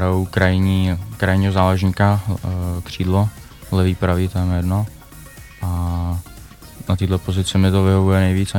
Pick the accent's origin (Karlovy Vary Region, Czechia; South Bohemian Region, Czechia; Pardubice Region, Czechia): South Bohemian Region, Czechia; České Budějovice; now in Humenné, Slovakia; pocházím z Českých Budějovic. Tam jsem taky začal nastartovat svoji fotbalovou kariéru, když mi bylo 5 let